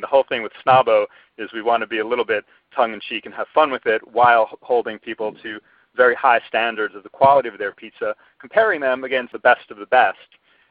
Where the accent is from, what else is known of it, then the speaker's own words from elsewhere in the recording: New York, United States; now in Washington, United States; I grew up outside of New York City in Rockland County and have been eating and loving and criticizing pizza for years. Lived in Greenwich Village for 25 years. And recently, I moved to Washington, D.C.